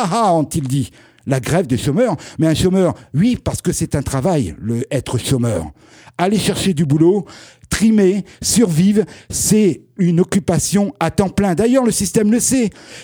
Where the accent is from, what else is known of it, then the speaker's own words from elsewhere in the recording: Nouvelle-Aquitaine, France; je viens du Lot-et-Garonne, à côté de Villeneuve-sur-Lot